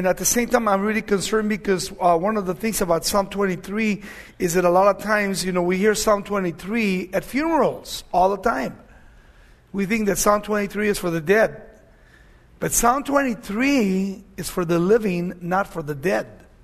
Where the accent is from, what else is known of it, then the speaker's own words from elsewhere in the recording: United States; As a veteran, as an American, as a father, grandfather, and as a pastor, teacher, I get really, really concerned with the church.